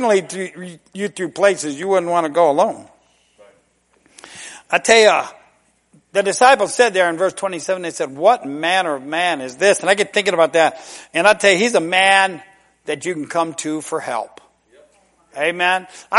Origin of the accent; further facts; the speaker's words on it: United States; I like freedom. I'm an American.